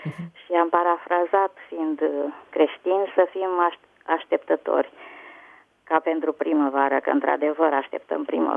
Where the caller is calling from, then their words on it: Ploiești, Prahova, Romania; din Ploiești.